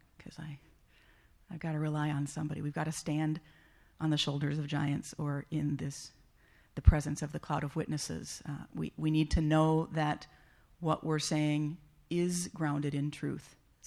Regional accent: Minnesota, United States; I'm from Minnesota, you can tell by the way I talk funny.

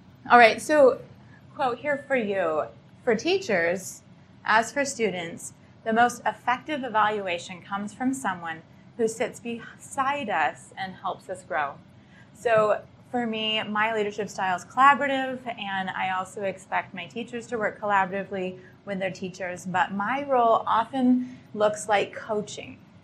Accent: Washington, United States; I'm from the other coast. I'm from Washington State.

